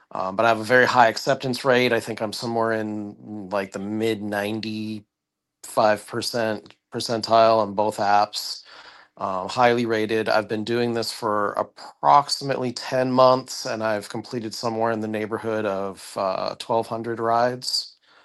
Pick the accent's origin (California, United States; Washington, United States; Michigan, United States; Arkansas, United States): California, United States; Los Angeles; moved away as an adult; So I grew up in the Los Angeles area. I lived there for about 30 years. I'm currently in South Georgia, like in the middle of nowhere.